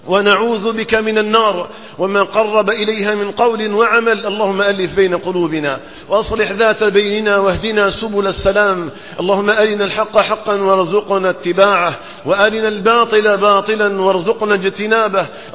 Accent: Algeria; اللهم اجعل بلدنا الجزائر آمنا مطمئنا وسائر بلاد المسلمين

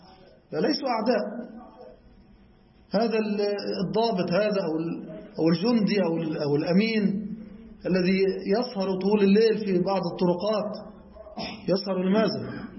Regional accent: Egypt; نحن في بلدنا مصر هنا هذه الأجهزة تحترم الإسلام

